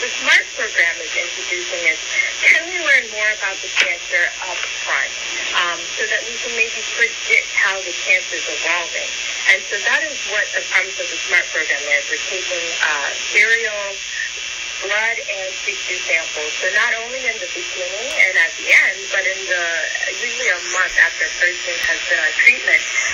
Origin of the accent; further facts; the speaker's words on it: Jamaica; now in United States; So I immigrated from Houston, Jamaica.